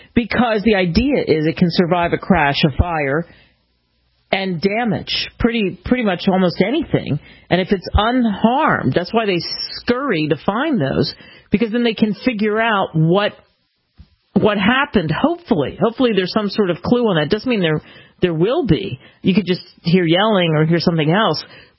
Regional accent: Philadelphia, United States; because I grew up in the Philly, South Jersey area.

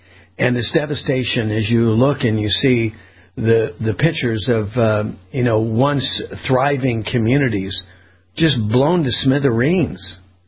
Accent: California, United States; I grew up in Southern California, was aware in part of the danger of being in some of these communities, Compton and Watts and that.

